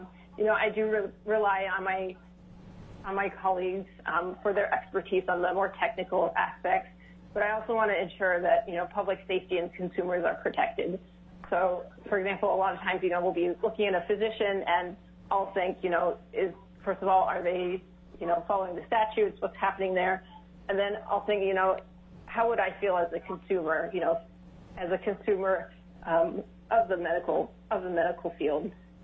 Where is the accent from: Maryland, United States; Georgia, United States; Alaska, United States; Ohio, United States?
Alaska, United States; Big Lake; I was born and raised in Big Lake, where I still currently live.